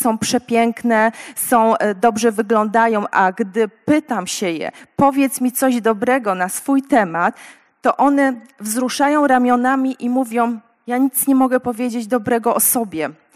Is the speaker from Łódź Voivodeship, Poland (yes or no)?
no; Wodzisław, Silesian Voivodeship, Poland; pochodzę z Wodzisławia.